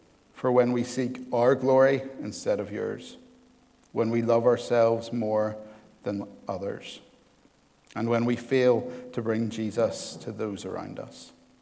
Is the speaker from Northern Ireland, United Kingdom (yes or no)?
yes; Hillsborough, Northern Ireland, United Kingdom; I grew up in Hillsborough and live in Hillsborough now